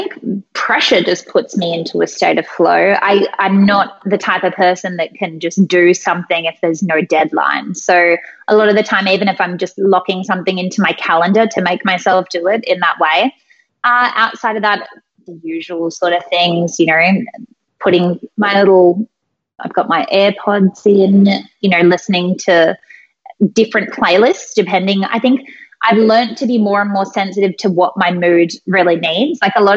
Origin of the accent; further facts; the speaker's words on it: Australia; I'm Australian and we have this thing in Australia called Vegemite.